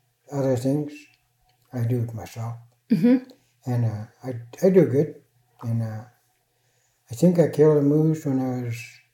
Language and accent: English; Chistochina, Alaska, United States; also born or lived in Shoshana; I was born in Shoshana. I came down to Chistochina in 1952. That's when Bell, Joe, and Maggie took me.